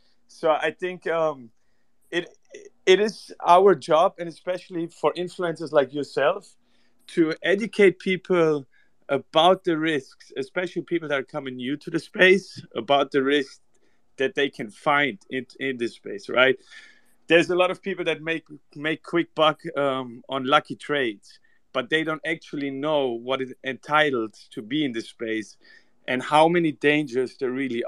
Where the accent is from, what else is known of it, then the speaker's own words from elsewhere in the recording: Germany; now in United States; I'm born and raised in Germany, you know, but I live in the US